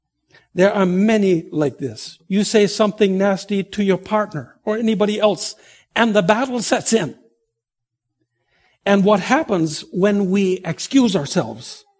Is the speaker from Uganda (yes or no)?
no; Vanderhoof, British Columbia, Canada; north of my hometown, which it was Vanderhoof, BC